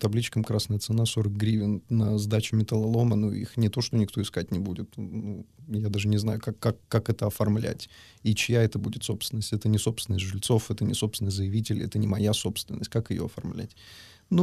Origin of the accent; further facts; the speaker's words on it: Odesa, Odesa Oblast, Ukraine; Я как одессит прекрасно понимаю, что Молдаванка — регион страшно бедный.